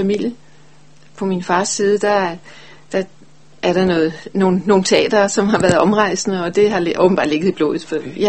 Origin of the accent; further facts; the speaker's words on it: Løgstør, North Denmark Region, Denmark; born there; Jeg er født i Jylland, oppe i Løgstør, og jeg er enebarn.